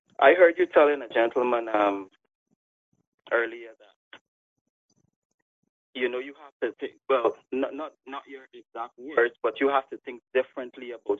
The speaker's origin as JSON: {"language": "English", "country": "Barbados", "also_born_or_lived": "Guyana", "said": "I'm Barbadian. But I've lived in Guyana, worked in Guyana during the 90s."}